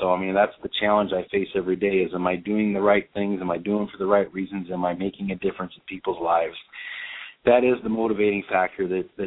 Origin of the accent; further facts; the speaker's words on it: Walnut, California, United States; also born or lived in Downey; So I grew up in Walnut. I was born in Downey, but we moved to Walnut when I was like 9 years old. So Walnut, Diamond Bar, City of Industry area.